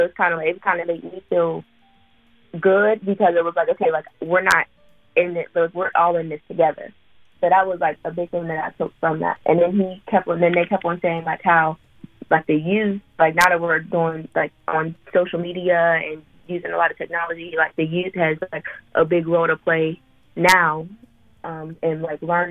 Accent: Rankin, Pennsylvania, United States; And I'm from Rankin. So he's like literally down, like they're really literally down the street.

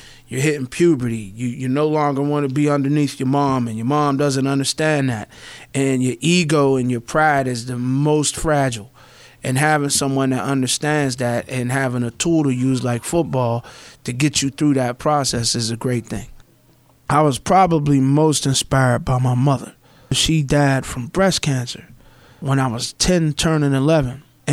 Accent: New York City, New York, United States; First half of my childhood, I grew up in New York City, of course, Harlem.

